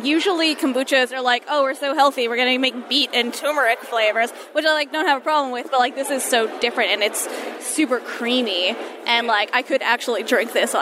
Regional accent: Woodmere, New York, United States; Oh, I'm also from Nassau County.

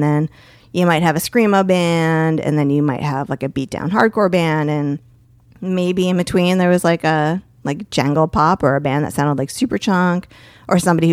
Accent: New Jersey, United States; But because where I grew up in New Jersey is Bergen County.

